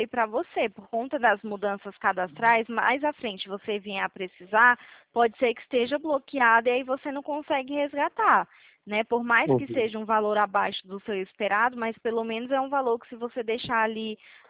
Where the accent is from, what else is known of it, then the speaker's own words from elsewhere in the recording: Ceará, Brazil; now in Campinas, Brazil; Eu sou natural do Ceará, porém atualmente não, moro aqui em São Paulo, em Campinas, né?